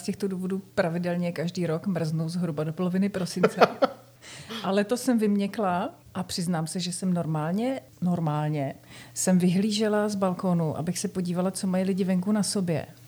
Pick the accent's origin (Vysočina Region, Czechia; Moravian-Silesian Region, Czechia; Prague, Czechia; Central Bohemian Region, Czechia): Moravian-Silesian Region, Czechia; Bruntál; Bruntál baví každého. Právě z těch důvodů, že on je jakýmsi moje rodné město